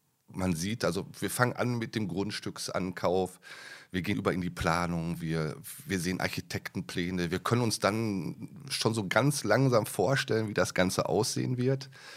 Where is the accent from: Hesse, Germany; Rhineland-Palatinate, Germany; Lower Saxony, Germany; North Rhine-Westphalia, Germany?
North Rhine-Westphalia, Germany; Dortmund; now in Duisburg, Germany; ich bin 57 Jahre alt, habe zwei erwachsene Kinder, bin ein Kind des Ruhrgebietes, des Potts, geboren, aufgewachsen in Dortmund, habe dort mein Abitur gemacht, meine Bankausbildung und anschließend bin ich dann über Essen nach Duisburg gekommen